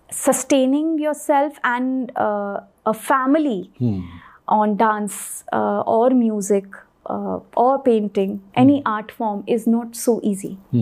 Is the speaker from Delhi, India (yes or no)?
yes; New Delhi, Delhi, India; Since I was brought up in the Mandi House area where all the cultural centers are there